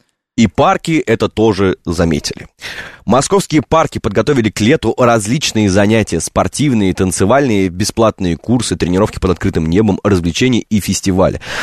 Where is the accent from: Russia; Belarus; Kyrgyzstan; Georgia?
Russia; Moscow; Ребят, я гопник из Гальянова.